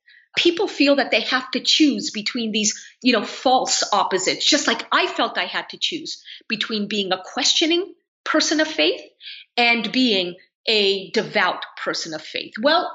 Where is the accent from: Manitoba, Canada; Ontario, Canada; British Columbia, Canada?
British Columbia, Canada; Vancouver; So we wound up as refugees in the only country that was willing to accept us at the time, and that was Canada. And I grew up on the West Coast in Vancouver